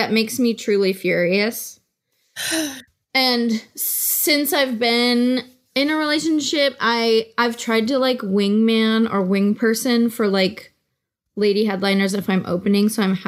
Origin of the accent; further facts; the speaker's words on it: California, United States; I'm from the Bay Area and it's like a very, it's like a place with a lot of local pride